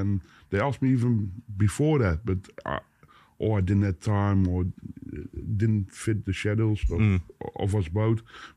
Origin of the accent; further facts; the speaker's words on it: Boxtel, North Brabant, Netherlands; now in Vlijmen, Netherlands; I live there. I'm not from it. I'm from Boxtel.